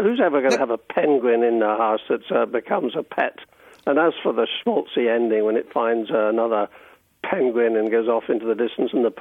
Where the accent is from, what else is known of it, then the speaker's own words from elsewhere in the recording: Lisburn, Northern Ireland, United Kingdom; I remember when I was growing up in Lisburn as a very little boy, the excitement used to build in December